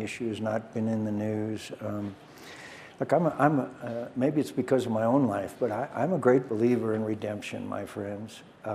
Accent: Arizona, United States; I am more glad to be here than most any place I can be besides my home state of Arizona.

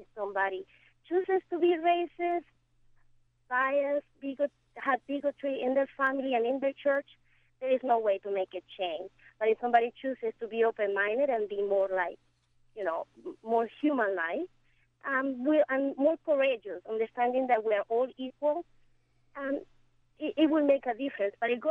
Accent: Venezuela; first language Spanish; English is a second language; Like in my case, I come from Venezuela, and I never knew people who were from different religions other than Catholics. And I didn't know people that spoke different languages other than Spanish.

